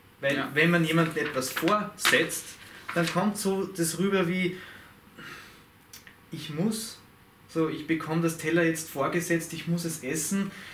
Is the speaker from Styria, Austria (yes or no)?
no; Salzburg, Austria; ich komme aus Salzburg